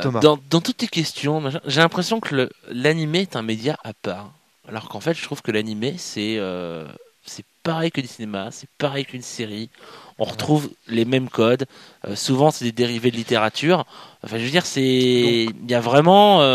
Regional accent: France; parce que chez nous en France, parce que je prends vraiment l'exemple français parce que c'est ce que j'ai vécu quand j'étais petit.

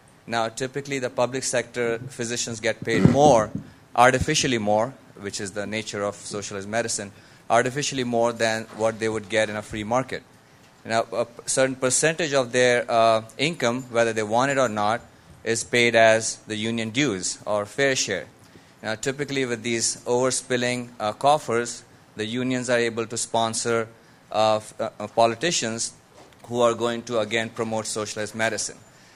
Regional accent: India; moved away as an adult; now in United States; I'm originally from India. I am a physician. I came here, got my MD, PhD.

